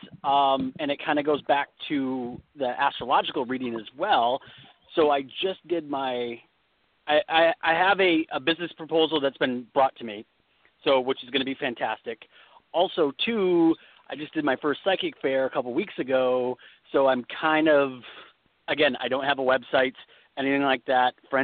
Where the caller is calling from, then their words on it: California, United States; I'm in California.